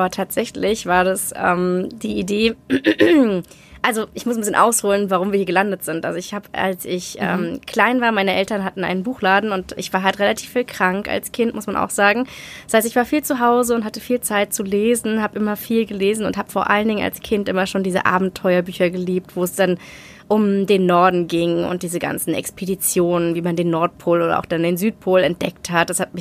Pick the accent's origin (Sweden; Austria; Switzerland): Sweden; Lapland; Genau, das bin ich aus Lappland.